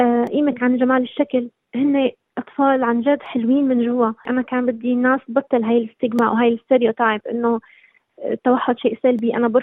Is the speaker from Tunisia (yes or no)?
no; Damascus, Damascus Governorate, Syria; now in Australia; أنا ربيت وكبرت بسوريا بالشام، ستي شامية مؤصلة مثل ما بيقولوا